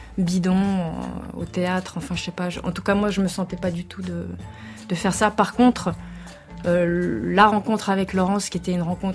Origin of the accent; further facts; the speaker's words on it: Geneva, Switzerland; born there; Moi, je suis née à Genève.